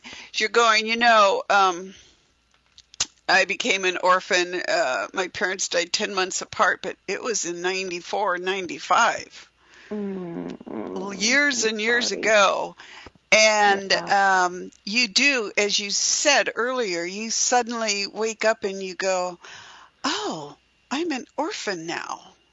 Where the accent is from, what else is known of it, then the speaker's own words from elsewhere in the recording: Lincoln City, Oregon, United States; now in Seattle, United States; started in Lincoln City, Oregon, where I grew up going to the beach all the time, and right over my hometown in Oregon, where I grew up.